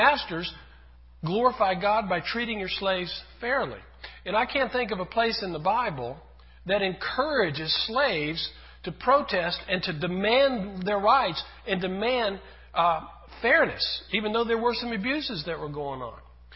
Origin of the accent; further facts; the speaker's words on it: United States; When I was little, growing up in America, one of the wonderful things in America is that anyone can grow up to be president.